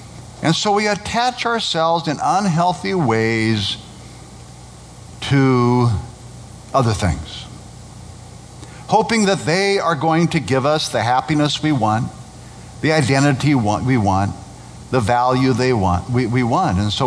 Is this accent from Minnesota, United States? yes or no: no; Nebraska, United States; now in California, United States; I grew up in Nebraska. At one point in my life, I was a resident of Nebraska. But then I moved to California, and California is my current residency. But even though I no longer live in Nebraska, I still carry with me memories